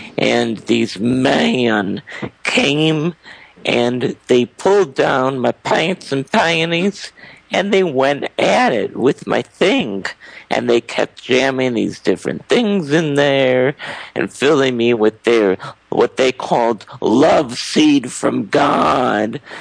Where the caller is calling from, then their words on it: Chicago, Illinois, United States; I'm calling from Chicago.